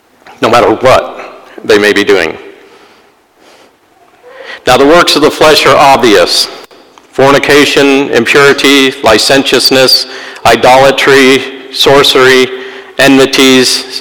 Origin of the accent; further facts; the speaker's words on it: Ireland; I'm an Irishman. I love a good fight. Now, I'm a small Irishman